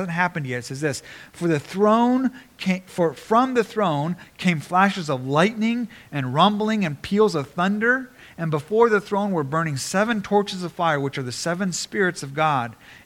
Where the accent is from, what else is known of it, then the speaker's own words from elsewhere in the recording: Japan; So I grew up in Japan, and we had lots of earthquakes in Japan.